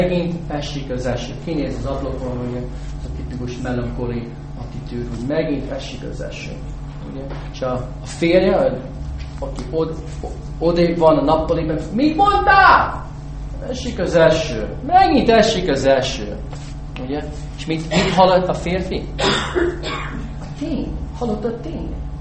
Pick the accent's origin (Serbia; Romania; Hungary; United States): United States; Hungarian is a second language; Én egy amerikai vagyok